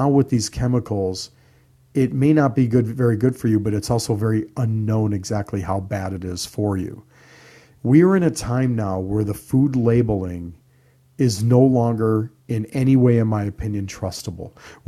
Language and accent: English; Chicago, Illinois, United States; I grew up in Chicago. Kraft is out of Chicago.